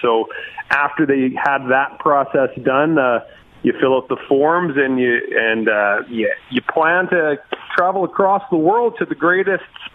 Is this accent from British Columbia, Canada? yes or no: no; Saskatchewan, Canada; Yeah, we grew up in Saskatchewan.